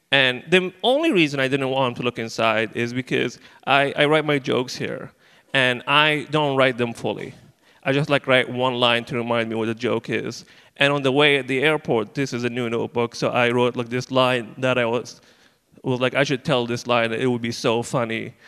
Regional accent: Libya; I'm originally from Libya

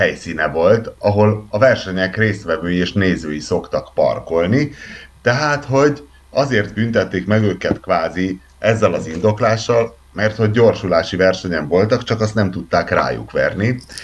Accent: Satu Mare, Satu Mare County, Romania; mert ott született a feleségem, és most itt élünk Szatmár Németiben, meg mert én idevalósi vagyok

